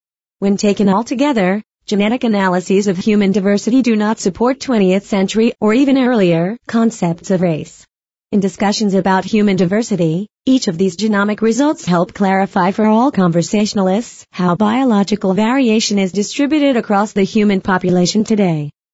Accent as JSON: {"language": "English", "country": "Hong Kong", "tie": "born or raised there", "said": "I grew up in Hong Kong, a city in southern China. My father is from the Philippines and my mother is from Hong Kong, which makes me a mixed Filipino-Chinese academic."}